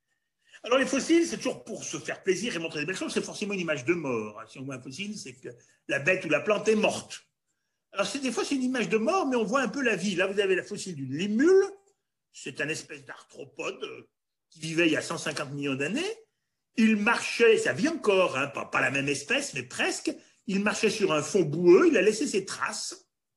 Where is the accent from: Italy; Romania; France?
France; Auvergne-Rhône-Alpes; je vous montre une très très belle Bible auvergnate, parce que je suis auvergnat